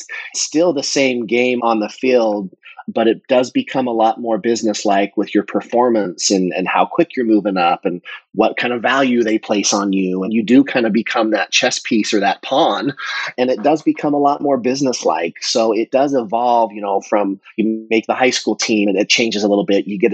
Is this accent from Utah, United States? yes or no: yes; Utah, United States; I grew up just north of Salt Lake City, up that way.